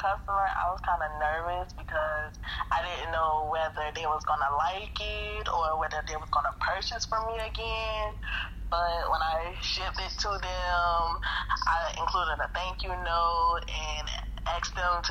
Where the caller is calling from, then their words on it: South Carolina, United States; I'm calling from South Carolina.